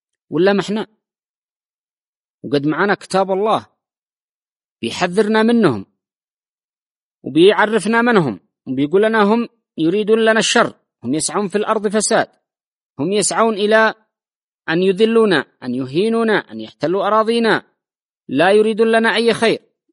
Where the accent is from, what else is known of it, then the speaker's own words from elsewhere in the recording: Yemen; إحنا كشعب يمني